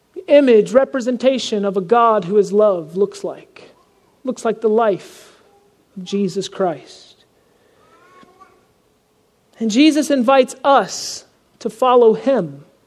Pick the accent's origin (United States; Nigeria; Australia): United States; the South; I grew up in the South, and in the South, you know, holding a door open for someone is just commonplace.